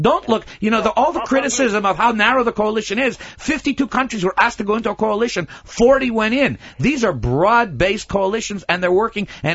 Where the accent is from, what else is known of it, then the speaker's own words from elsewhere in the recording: Russia; now in Canada; I came from Russia. You came from Hungary.